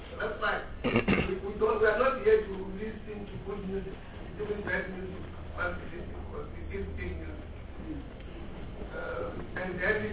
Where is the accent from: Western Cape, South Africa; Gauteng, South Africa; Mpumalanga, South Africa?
Mpumalanga, South Africa; I'm coming from Mpumalanga.